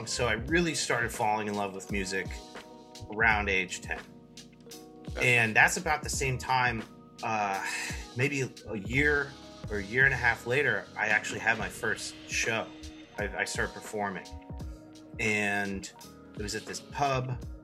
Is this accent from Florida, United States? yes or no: yes; Tampa, Florida, United States; I grew up, I'm from Florida, unfortunately, and I grew up in like the Tampa area, and we moved around a lot when I was a kid